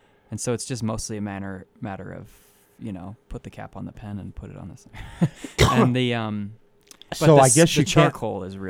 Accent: Aspen, Colorado, United States; I like the idea of my art, being in my hometown and and not all ending up in Silicon Valley or New York or something.

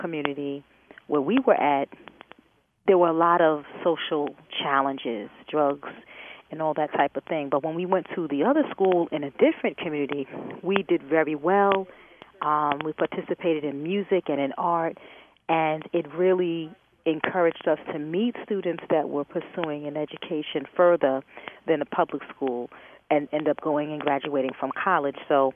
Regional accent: New York, United States; I just want to comment that I'm from New York, and I'm from Richmond County

